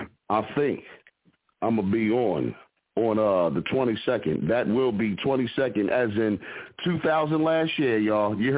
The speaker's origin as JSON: {"language": "English", "town": "Philadelphia", "region": "Pennsylvania", "country": "United States", "said": "representing from the … out of Philadelphia."}